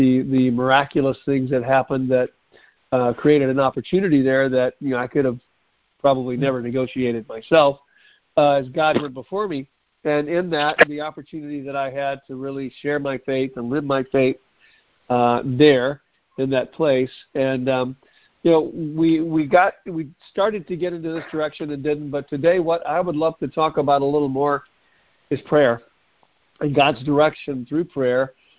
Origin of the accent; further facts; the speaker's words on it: Charlotte, North Carolina, United States; I grew up in Charlotte.